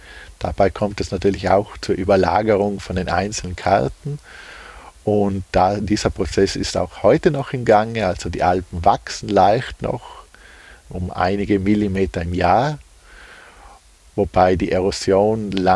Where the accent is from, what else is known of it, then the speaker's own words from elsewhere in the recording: Trentino-Alto Adige, Italy; Also ich bin gebürtiger Bustertal, also Südtiroler. Und da sind wir schon eigentlich von der Natur aus mit Bergen umgeben.